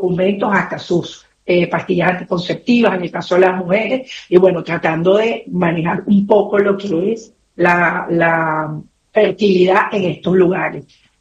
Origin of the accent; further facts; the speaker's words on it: Venezuela; mi pueblo, porque yo soy venezolana